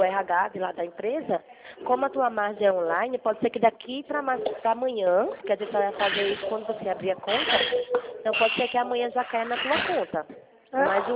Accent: Jaraguá do Sul, Santa Catarina, Brazil; eu sou de Jaraguá

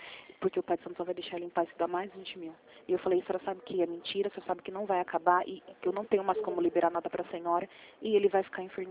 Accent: Corumbataí, São Paulo, Brazil; Não tem como vir pra cá, porque eu sou de Corumbataí.

